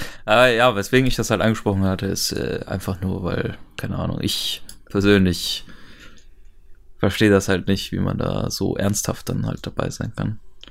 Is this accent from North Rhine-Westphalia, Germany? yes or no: yes; Düsseldorf, North Rhine-Westphalia, Germany; weil es einfach eine coole Stadt ist, auch als Düsseldorfer.